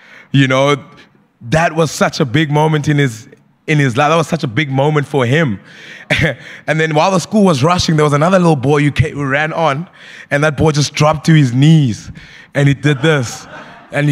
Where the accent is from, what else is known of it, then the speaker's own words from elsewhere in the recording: Bluewater Bay, Eastern Cape, South Africa; I knew the person that was representing Ubuntu was my best friend's dad that I grew up with in Bluewater Bay.